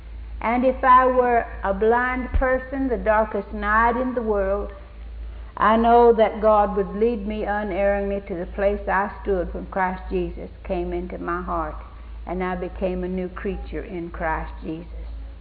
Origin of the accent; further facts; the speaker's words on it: Safford, Arizona, United States; I'm so thankful that a missionary came to Safford, Arizona, my hometown.